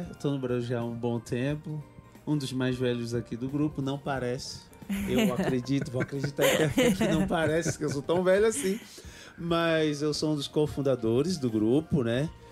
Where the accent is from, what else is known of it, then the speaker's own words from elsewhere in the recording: Luanda, Angola; born there; Caluanda, nascido em Luanda. Vi mais novo faz tempo, né? Mas nasci em Angola também. Sou angolano.